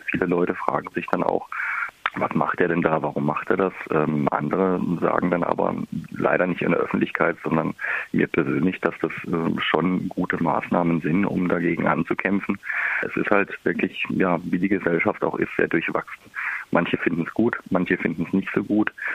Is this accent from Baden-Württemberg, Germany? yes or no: yes; Bühl, Baden-Württemberg, Germany; Gut, ich komme aus Bühl, aber nicht aus Tübingen.